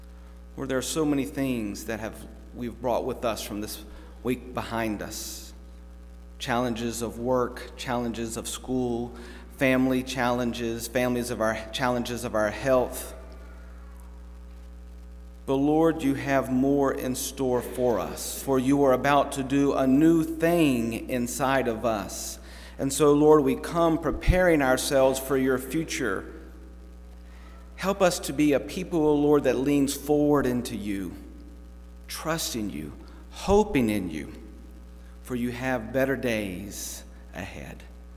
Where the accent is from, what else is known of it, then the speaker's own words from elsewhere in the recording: Savannah, Georgia, United States; After growing up in Savannah, St. Patrick's Day has a whole nother view in my life nowadays.